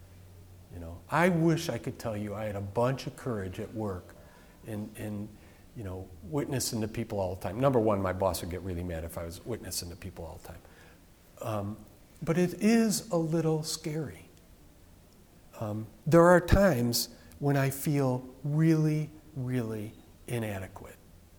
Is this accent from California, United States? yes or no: no; Chicago, Illinois, United States; I grew up in Chicago, and go White Sox.